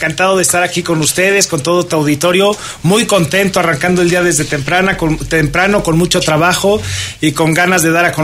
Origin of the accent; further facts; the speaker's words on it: Querétaro, Mexico; yo soy queretano, tengo 34 años, recién casado